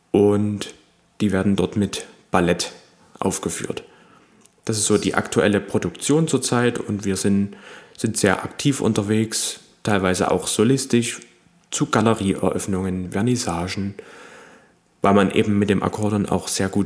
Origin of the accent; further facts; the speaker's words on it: Lichtenstein, Saxony, Germany; Ich stamme aus Liechtenstein, das ist Westsachsen, zwischen Zwickau und Chemnitz und war im Landkreis Zwickau auf der Musikschule.